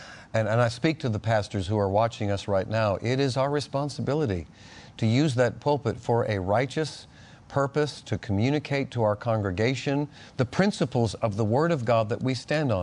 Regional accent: Cape Cod, Massachusetts, United States; You know, it's interesting, buddy, that where I grew up in Massachusetts, on Cape Cod, where the Pilgrims first landed.

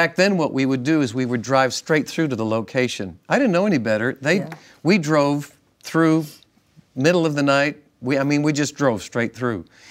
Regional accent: Cape Cod, Massachusetts, United States; also born or lived in New York; now in Texas, United States; I was born in New York, and I came from Cape Cod.

